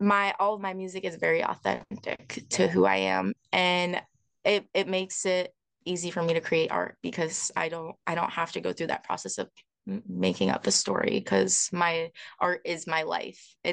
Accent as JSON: {"language": "English", "town": "West Palm Beach", "region": "Florida", "country": "United States", "lives_now": "Los Angeles, United States", "said": "like I come from Florida, where like from West Palm Beach, and to come from somewhere and to not have a following at all, and then to hop into"}